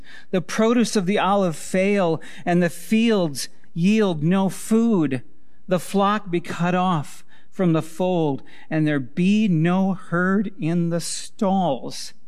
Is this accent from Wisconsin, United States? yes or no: yes; Wisconsin, United States; I grew up in Wisconsin. I've seen a lot of deer in my life.